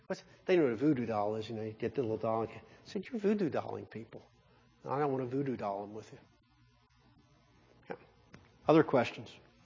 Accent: Philadelphia, Pennsylvania, United States; born there; I was born in Philly. I'd probably fit real well in Pittsburgh, you know.

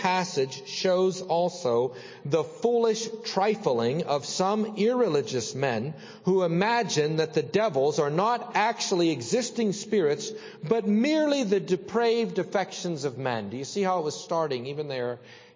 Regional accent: Salzburg, Austria; my nickname growing up in Salzburg was

